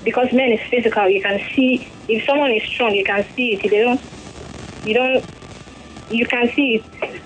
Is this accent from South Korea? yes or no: no; Ecuador; from Ecuador.